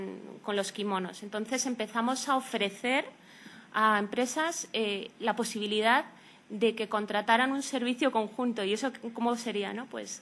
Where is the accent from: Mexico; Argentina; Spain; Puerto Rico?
Spain; porque yo soy japonesa y española, mi madre es japonesa y mi padre es español, pero he vivido siempre aquí